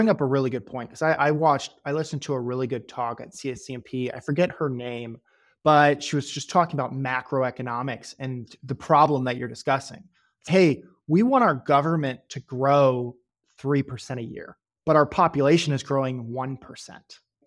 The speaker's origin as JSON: {"language": "English", "town": "Waterloo", "region": "Illinois", "country": "United States", "tie": "born or raised there", "said": "So I grew up in a town on the Illinois side, St. Louis, Missouri, called Waterloo, Illinois."}